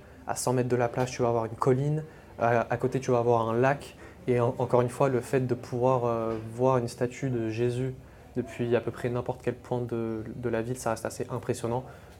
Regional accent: France; moi, les gars, je suis français et en plus, je suis tunisien

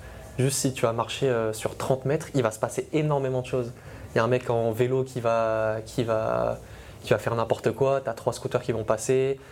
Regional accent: France; also born or lived in Tunisia; moi, les gars, je suis français, et en plus, je suis tunisien.

